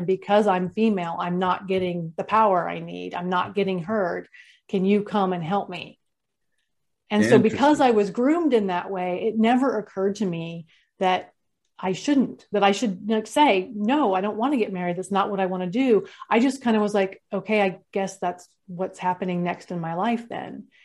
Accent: California, United States; We went back. I grew up in California. We went back to California and he lived in North Carolina.

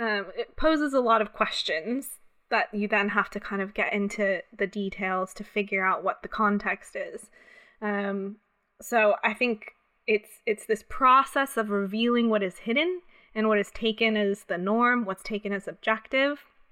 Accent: California, United States; So growing up in California, there was definitely a tendency to think we were in a more progressive society than we actually were.

